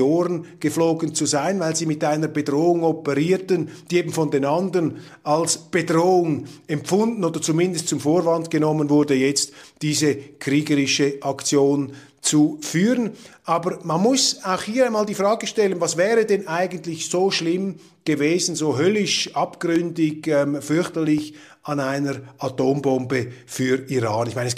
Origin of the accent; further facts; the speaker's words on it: Switzerland; als Schweizer bin ich nicht betroffen von dieser geopolitischen Atmosphäre